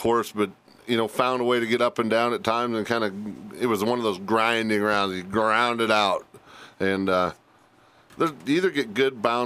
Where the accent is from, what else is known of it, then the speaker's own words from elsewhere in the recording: Bertrand, Nebraska, United States; I'll go to my hometown, Bertrand, Alma, and Gibbon.